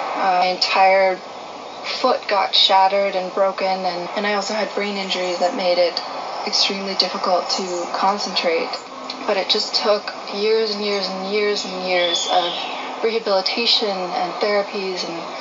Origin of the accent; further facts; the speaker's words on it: Salt Spring Island, British Columbia, Canada; I was born and raised on Salt Spring Island.